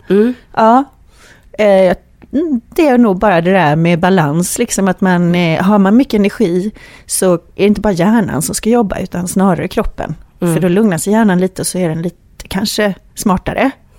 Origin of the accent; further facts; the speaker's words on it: Värnamo, Jönköping County, Sweden; Och sen så valde jag egentligen uppvuxen i Småland då. Så i Värnamo där jag växte upp så var det mycket musik och vi var också en stor barnaskara. Vi är 5 syskon. Jag är näst äldst.